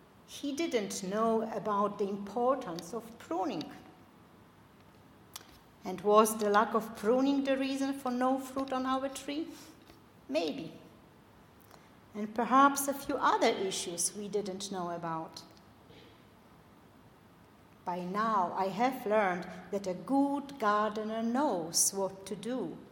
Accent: Poland; I grew up in Poland, and when I was young, we had a food crisis.

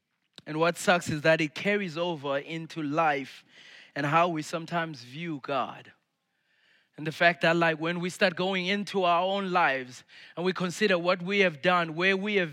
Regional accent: Zimbabwe; I grew up in Zimbabwe in Africa

